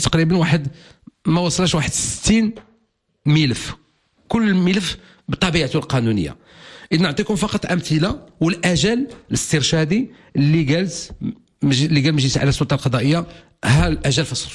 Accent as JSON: {"language": "Arabic", "country": "Morocco", "said": "احنا كلنا مغاربه وكنا كنبغيو بلادنا"}